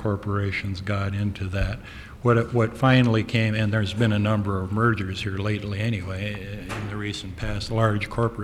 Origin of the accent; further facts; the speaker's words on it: Kotzebue, Alaska, United States; even though I was raised in Kotzebue